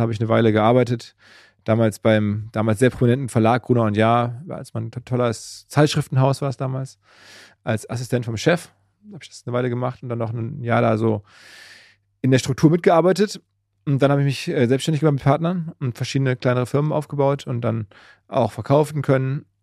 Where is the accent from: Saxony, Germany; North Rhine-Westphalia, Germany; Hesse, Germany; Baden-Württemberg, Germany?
North Rhine-Westphalia, Germany; Essen; born there; moved away as an adult; now in Hamburg, Germany; Also ich bin gebürtiger Essener, bin 46 Jahre alt und bin vor ungefähr 20 Jahren hier nach Hamburg gekommen.